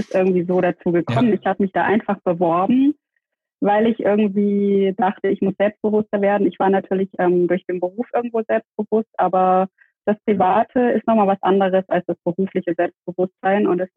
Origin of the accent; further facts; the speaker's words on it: Dresden, Saxony, Germany; born there; now in Stuttgart, Germany; ich bin in Dresden geboren, lebe in Stuttgart